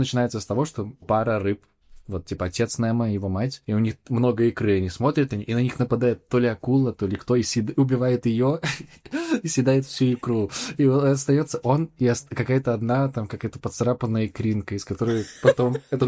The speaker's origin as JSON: {"language": "Russian", "country": "Belarus", "said": "Когда в Европе говоришь кому-то, что ты из Беларуси"}